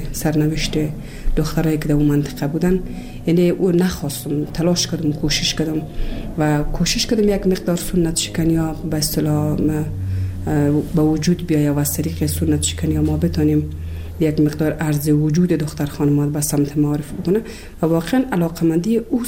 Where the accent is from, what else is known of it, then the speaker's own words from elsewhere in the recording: Kabul, Afghanistan; also born or lived in Bamyan; از ولسوالی شیبر ولایت بامیان هستم. در سال 1356 در یک خانواده روشن فکر ما در ولایت کابل به دنیا آمدم و تحصیلات خود ما در کابل و پایان رساندم